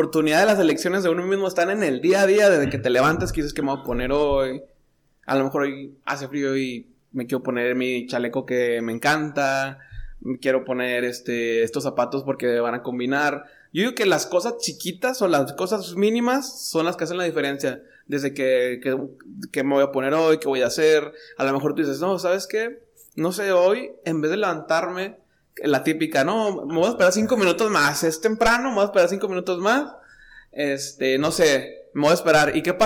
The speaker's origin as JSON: {"language": "Spanish", "town": "Torreón", "region": "Coahuila", "country": "Mexico", "lives_now": "El Paso, United States", "said": "estamos acá en El Paso. Yo soy de Torreón"}